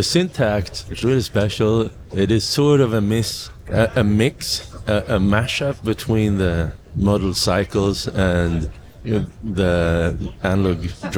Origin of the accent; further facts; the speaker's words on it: Sweden; It's in Swedish, and I come from Sweden.